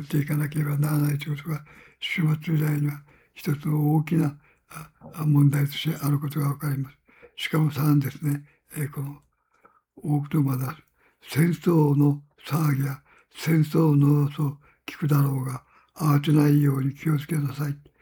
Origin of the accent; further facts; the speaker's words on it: Kumamoto, Japan; 私はもともと熊本の出身ですけれども